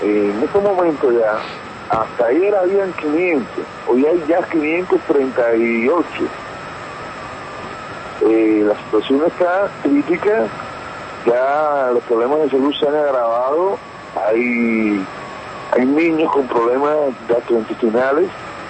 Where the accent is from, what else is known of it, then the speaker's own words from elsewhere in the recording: Cuba; now in Colombia; Soy cubano y desde hace 8 años también nacionalizado colombiano.